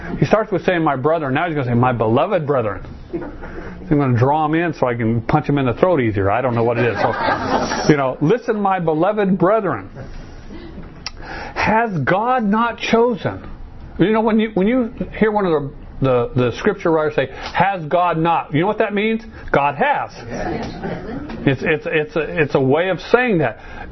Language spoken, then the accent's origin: English; Arizona, United States; And I was raised in Arizona, so I don't deal with this color stuff very well.